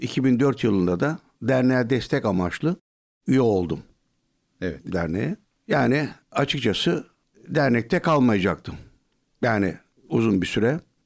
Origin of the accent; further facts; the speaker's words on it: Edirne, Turkey; Edirne'de doğdum. İlkokul, ortaokul ve üniversiteyi Edirne'de okudum.